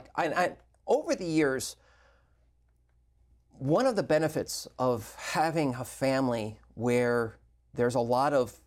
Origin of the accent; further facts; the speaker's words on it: New York City, New York, United States; And I grew up in New York City, so I had Jehovah's Witnesses everywhere